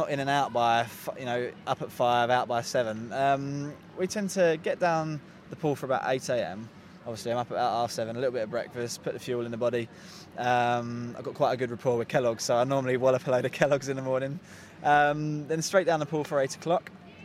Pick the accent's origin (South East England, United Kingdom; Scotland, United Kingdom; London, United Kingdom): London, United Kingdom; now in Sheffield, United Kingdom; I'm from London originally. I've been in Sheffield now for 7 years